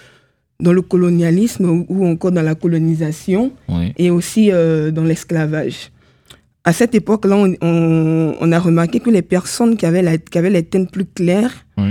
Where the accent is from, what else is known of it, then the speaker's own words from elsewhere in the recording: Côte d’Ivoire; je parle de mon pays d'origine, la Côte d'Ivoire